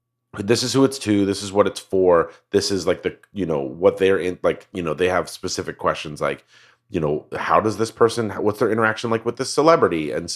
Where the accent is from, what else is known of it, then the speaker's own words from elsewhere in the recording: Colorado, United States; the weird part is like I'm from Colorado.